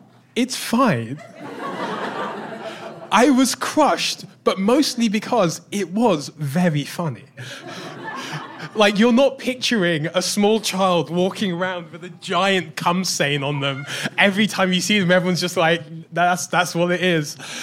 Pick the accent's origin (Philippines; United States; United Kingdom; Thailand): United Kingdom; London; I grew up in South London many moons ago, and I was a child of immigrants.